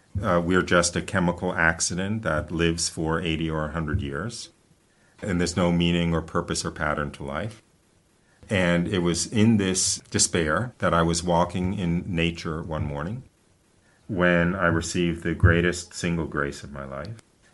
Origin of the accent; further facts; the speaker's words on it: New York, United States; I was born and raised Jewish in the United States, outside of New York City.